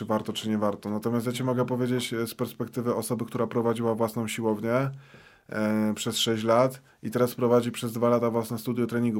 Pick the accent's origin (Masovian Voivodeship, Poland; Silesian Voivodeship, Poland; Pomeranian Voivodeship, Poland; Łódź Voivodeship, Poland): Łódź Voivodeship, Poland; Piotrków Trybunalski; ja od urodzenia mieszkam w Piotrkowie, więc no jakaś tam liczba osób mnie zna.